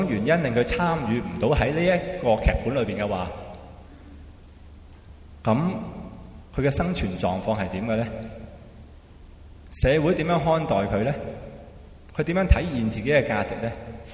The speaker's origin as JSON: {"language": "Cantonese", "country": "China", "said": "所以呢个假设唔会系我哋中国人问出嚟嘅。"}